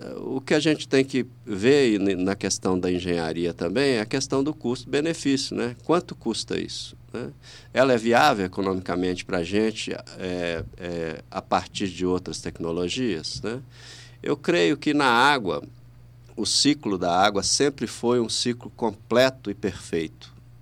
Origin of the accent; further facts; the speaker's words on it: Belo Horizonte, Minas Gerais, Brazil; born there; sou nascido em Belo Horizonte, um pouco mais jovem que você